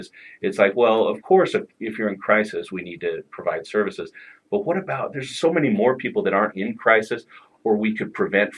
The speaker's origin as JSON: {"language": "English", "town": "Morgan", "region": "Utah", "country": "United States", "tie": "born or raised there", "said": "Right. My hometown."}